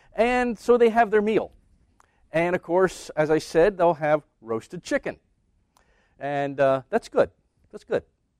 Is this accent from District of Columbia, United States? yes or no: no; Lancaster, Pennsylvania, United States; I come from the Pennsylvania Dutch country in Lancaster, Pennsylvania. That's where I spent most of my life.